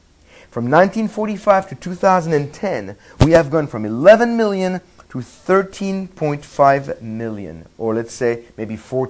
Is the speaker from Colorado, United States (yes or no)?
no; Brooklyn, New York, United States; as some people say, I come from the Holy Land, Brooklyn.